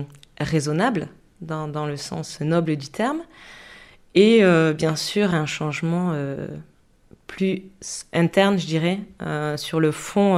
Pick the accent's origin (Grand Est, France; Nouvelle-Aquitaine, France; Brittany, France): Brittany, France; Quimper; born there; je suis née à Quimper, donc je suis arrivée à Bayonne par rapprochement familial avec ma famille maternelle.